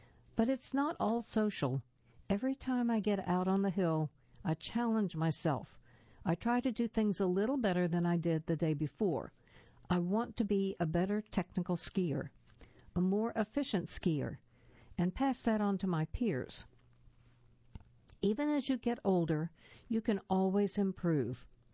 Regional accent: Oklahoma, United States; Growing up in Oklahoma, everything had been flat, so Mom built me a treehouse to stare at the stars.

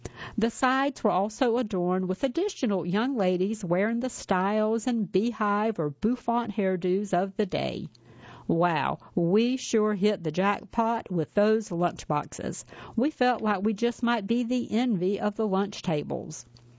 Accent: Orange, California, United States; My older sister Cindy and I grew up in Orange, California during the 1960s and 70s.

